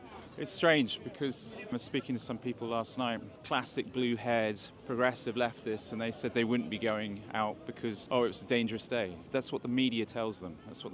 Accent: England, United Kingdom; I guess as an Englishman, I'm slightly envious of the Poles.

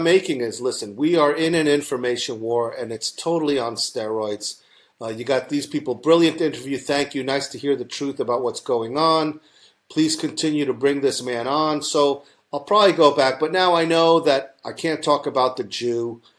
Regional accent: New York, United States; accent: New York; Yeah, that's my New York accent

